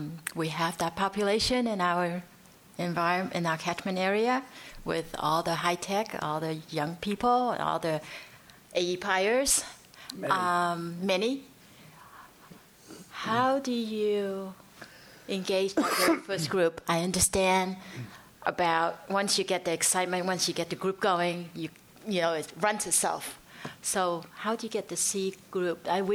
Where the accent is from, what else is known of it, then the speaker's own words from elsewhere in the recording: California, United States; from Silicon Valley.